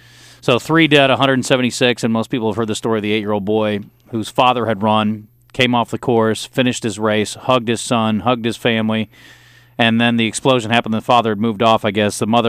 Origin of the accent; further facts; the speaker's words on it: United States; But I think as an American, now we all sort of band together and go in and see who we can help.